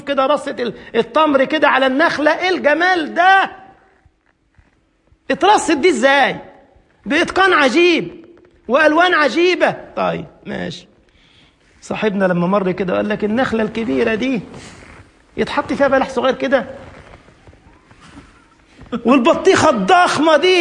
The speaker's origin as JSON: {"language": "Arabic", "region": "Upper Egypt", "country": "Egypt", "said": "انت عارف الصعيد ناس طيبين زي حالاتي كده، انا صعيدي خلي بالك."}